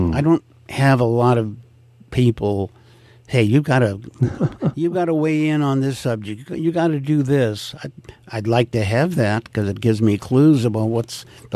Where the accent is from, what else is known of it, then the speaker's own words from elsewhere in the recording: Chicago, Illinois, United States; I was born in Chicago, grew up there, went to school there.